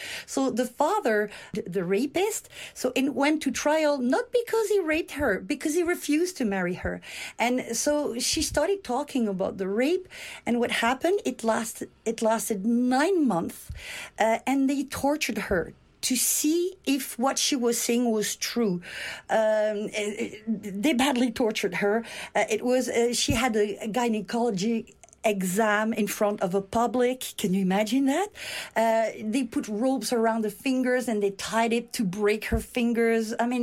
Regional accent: France; now in Canada; I come from France. I studied in France, and then I came to Canada, and I studied at McGill.

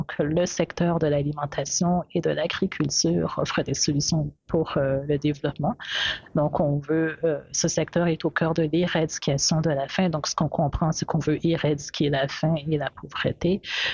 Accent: Kinshasa, DR Congo; Je viens de RDC, du Congo, Kinshasa, et puis ben, c'est ça.

